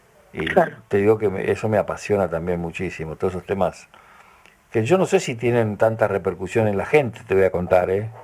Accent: Argentina; Y somos argentinos.

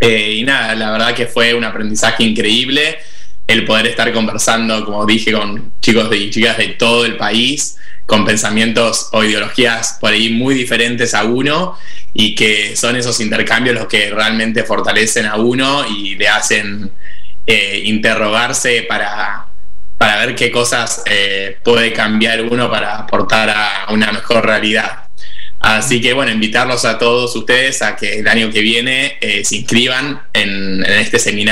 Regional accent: Ushuaia, Tierra del Fuego, Argentina; de Tierra del Fuego, de Ushuaia, la ciudad de Ushuaia.

